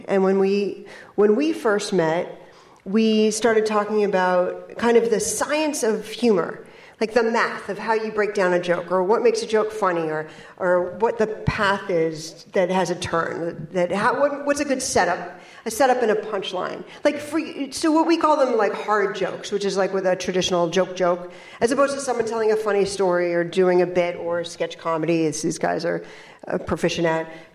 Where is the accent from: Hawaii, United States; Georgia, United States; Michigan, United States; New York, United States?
New York, United States; New York City; So I grew up in and around New York City.